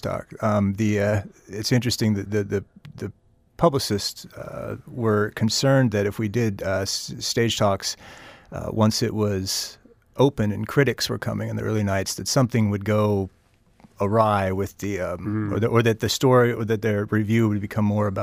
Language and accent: English; Alaska, United States; Alaska. I mean, childhood sexual assault is such a huge issue up here, mm-hmm. and you know, this is my hometown.